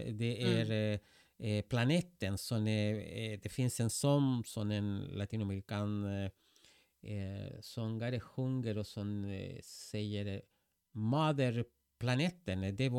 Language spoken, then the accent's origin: Swedish; Chile; Swedish is a second language; now in Sweden; jag kommer från Sydamerika, från Chile, och vi är väldigt vana att hjälpa varandra